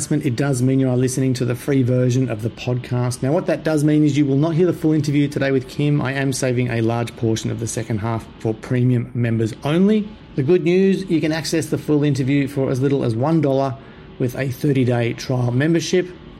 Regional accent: Australia; And even being an Aussie myself, I still love seeing the kangaroos.

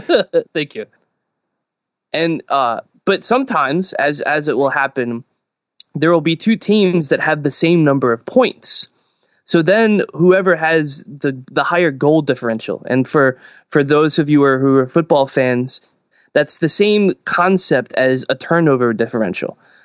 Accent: New Orleans, Louisiana, United States; I'm from New Orleans.

